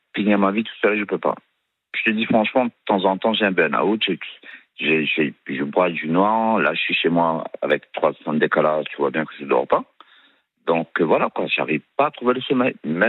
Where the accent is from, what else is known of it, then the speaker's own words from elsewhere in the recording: Réunion; Moi, je suis resté à La Réunion, oui.